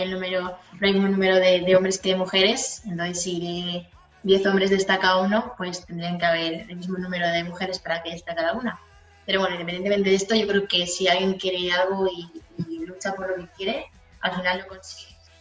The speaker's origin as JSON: {"language": "Spanish", "country": "Spain", "said": "somos tres españolas"}